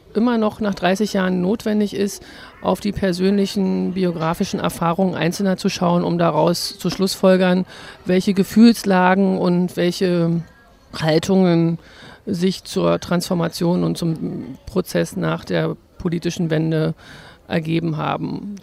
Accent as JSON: {"language": "German", "region": "East Germany", "country": "Germany", "said": "Also ich als Ostdeutsche spüre das jedenfalls, mal in der Mehrheit zu sein"}